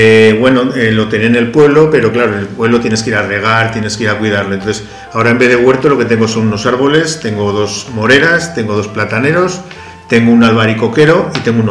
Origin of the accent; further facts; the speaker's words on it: Zaragoza, Aragon, Spain; born there; yo nací en Zaragoza, pero mis padres eran de un pueblo.